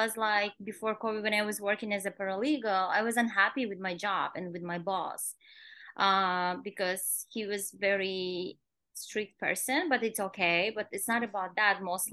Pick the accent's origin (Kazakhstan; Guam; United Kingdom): Kazakhstan; English is a second language; moved away as an adult; now in New York City, United States; I am originally from Kazakhstan. I live in US about 9 years, and about 6.5 years I live in New York City.